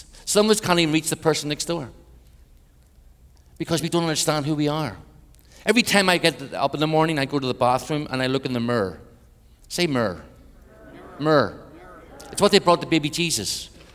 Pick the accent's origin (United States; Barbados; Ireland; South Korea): Ireland; now in Belgium; I live in Belgium now. I'm from Ireland, but live in Belgium.